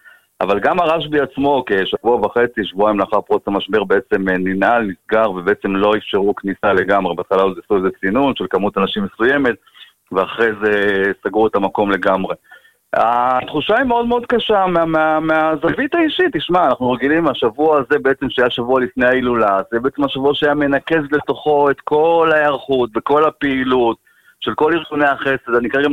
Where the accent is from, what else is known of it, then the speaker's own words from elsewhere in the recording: Meron, Northern District, Israel; נולדתי במירון לפני כ-42 שנה, דור שלישי במירון, מגדל כבר דור רביעי, ראיתי עשרות לגי בעומר במהלך השנים האחרונות שאני חי פה, ונכד למייסדי המושב, וגדל במירון וחי במירון וגדל פה משפחה.